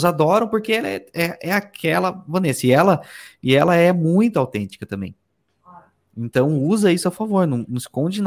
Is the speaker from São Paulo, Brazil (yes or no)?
yes; São Paulo, Brazil; born there; eu nasci no interior de São Paulo e por muito tempo eu tive vergonha do meu sotaque.